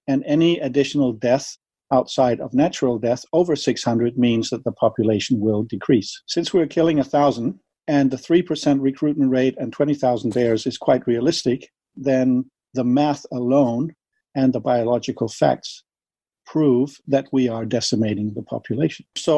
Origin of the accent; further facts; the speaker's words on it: Denmark; English is a second language; I'm Danish. My first language is not English